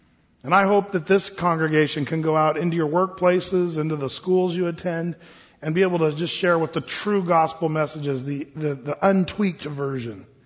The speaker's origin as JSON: {"language": "English", "region": "Oregon", "country": "United States", "tie": "born or raised there", "said": "You know, when I grew up in Southern Oregon, I was a part of a church down there"}